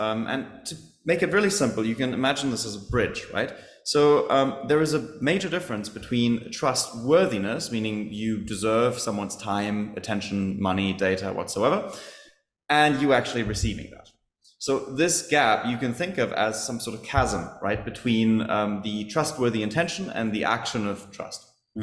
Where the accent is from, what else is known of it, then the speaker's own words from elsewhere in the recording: Germany; And growing up in Germany, we are known to be a fairly high trust society.